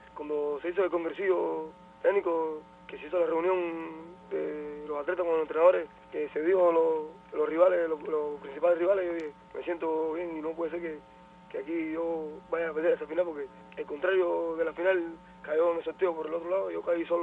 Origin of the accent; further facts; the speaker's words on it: Fomento, Sancti Spíritus, Cuba; yo pensando cómo estarle a la gente de mi pueblo, todo el mundo contento, porque aquí en Fomento y en la provincia, que yo sepa, de la historia, el único que sea el campeón del mundo soy yo.